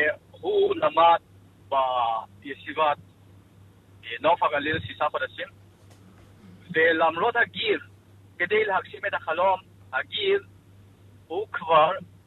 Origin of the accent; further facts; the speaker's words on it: Manipur, India; Hebrew is a second language; now in Israel; אני עליתי בצפון, מזרח הודו, מדינת מניפור. אנחנו גרים באותו שכונה. גדלנו באותו שכונה.